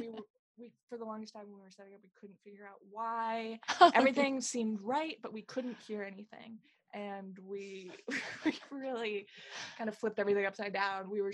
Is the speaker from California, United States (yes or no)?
yes; California, United States; But I grew up on that shit. Being a Californian myself, watching that video just took me right back to my childhood.